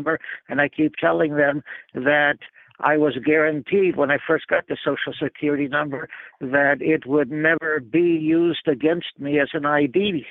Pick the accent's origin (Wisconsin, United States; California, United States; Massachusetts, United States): California, United States; And I'm from Northern California.